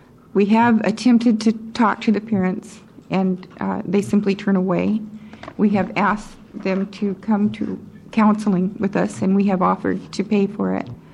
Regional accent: Portland, United States; I'm from Portland.

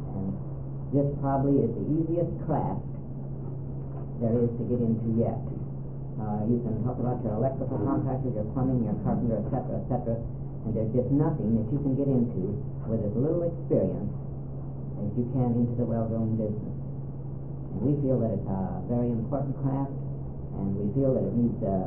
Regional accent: Newberg, Oregon, United States; from Newburgh, Oregon. I've been in the well drilling business in Willamette Valley for the past 25 years.

